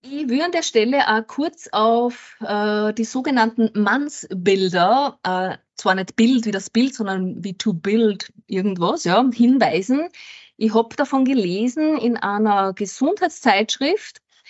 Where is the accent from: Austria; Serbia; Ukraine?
Austria; Lower Austria; Ich komme ja aus Niederösterreich, wie man unschwer erkennen kann, aber auch Gescherde quasi.